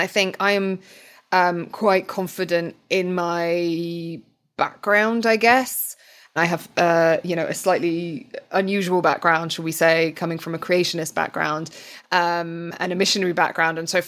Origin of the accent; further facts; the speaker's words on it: United Kingdom; I'm British, but my parents are Arab.